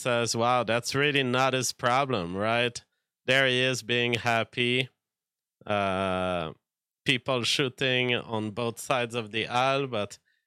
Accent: England, United Kingdom; As an Englishman, I feel tremendous sadness at what is happening to our neighbor.

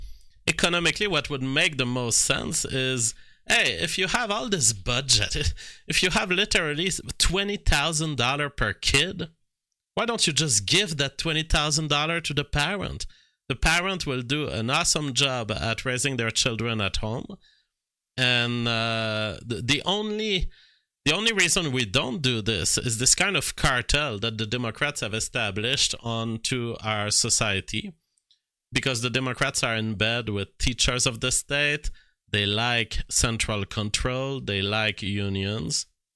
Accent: Canada; But as a Canadian creator, I must fight back.

